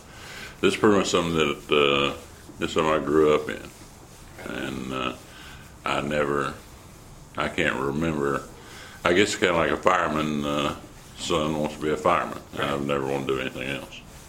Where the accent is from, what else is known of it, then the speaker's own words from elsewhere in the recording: Paducah, Kentucky, United States; Here in Paducah. I grew up here in Paducah.